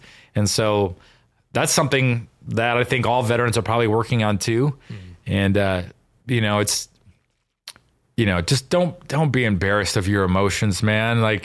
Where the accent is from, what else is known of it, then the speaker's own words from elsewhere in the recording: Midwest, United States; and then maybe growing up in the Midwest in a blue collar community, right?